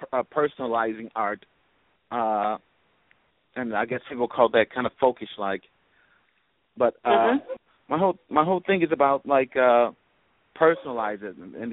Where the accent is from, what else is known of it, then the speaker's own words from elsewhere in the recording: Chicago, Illinois, United States; I'm from Chicago originally, from the North Lando area.